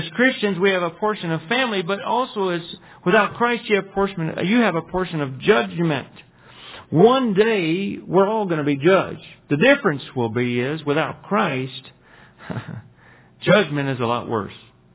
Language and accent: English; Texas, United States; But hey, I'm from Texas. I'm not from Montana. This is not my original home.